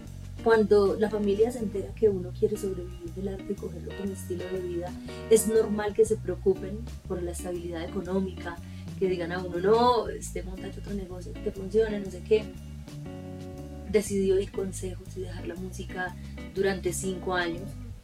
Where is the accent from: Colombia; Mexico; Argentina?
Colombia; El Bordo, Cauca; also born or lived in Cali; now in Bogotá, Colombia; Salí del Bordo Cauca, haciendo escala por Cali, donde, bueno, estuve un año tratando de hacer música.